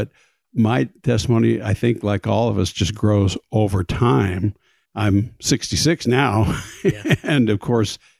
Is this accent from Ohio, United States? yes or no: no; Bakersfield, California, United States; I'm from Bakersfield, California, and I grew up in a family that was actually not very active